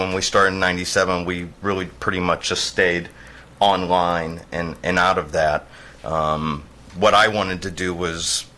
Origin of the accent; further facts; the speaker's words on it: St. Louis, Missouri, United States; I'm a St. Louis native. Lived here my whole life. Grown up in South County and work in the city.